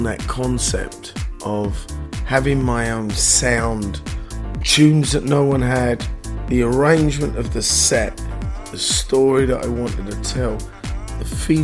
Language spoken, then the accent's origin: English; London, United Kingdom; I was born in Marland. Mm-hmm. Lived in North London, moved out of London.